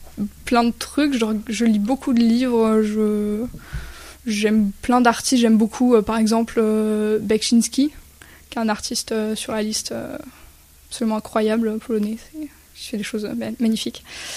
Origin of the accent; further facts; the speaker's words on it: Spain; French is a second language; Alors, je ne suis pas d'origine italienne, je suis espagnole. Mais en espagnol, ça sonnait mal.